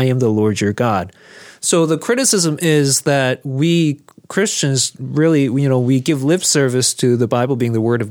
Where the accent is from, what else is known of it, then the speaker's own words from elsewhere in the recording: South Korea; moved away; I had to unlearn a lot of things that I just took for granted growing up in Korea